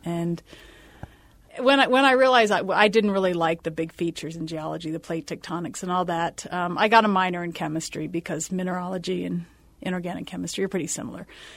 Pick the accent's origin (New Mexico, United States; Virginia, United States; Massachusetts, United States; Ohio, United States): Virginia, United States; Fredericksburg; Well, I grew up in Fredericksburg, Virginia